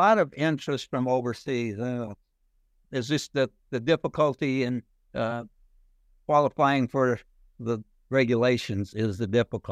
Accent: Missouri, United States; I'm from Missouri

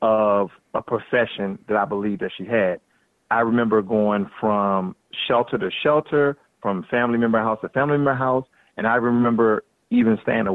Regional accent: Washington, District of Columbia, United States; Well, first, I'm originally from Washington, D.C., Southeast, and growing up in the ghetto, in poverty, in the projects, you know, I was poor.

